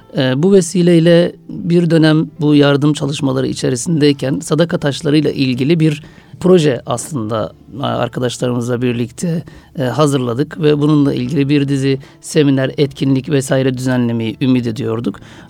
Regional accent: Istanbul, Turkey; 1974 İstanbul doğumluyum. Aslen Sivaslıyım. Doğuma büyüme Üsküdarlıyım.

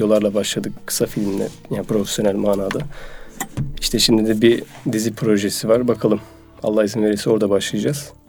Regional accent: Bursa, Turkey; now in Istanbul, Turkey; Bursalıyım. 10 senedir İstanbul'da yaşıyorum. Yaşım 24.

